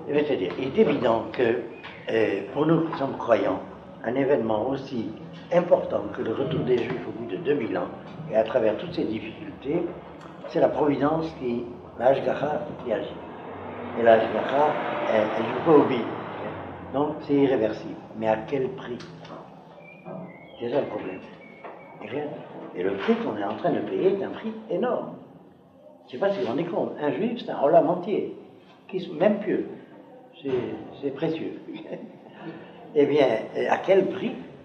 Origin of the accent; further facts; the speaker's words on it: Algeria; born there; Moi, comme vous savez, je suis né en Algérie et j'ai eu beaucoup de relations avec les arabes algériens, en particulier la famille du mufti de la ville où j'habitais.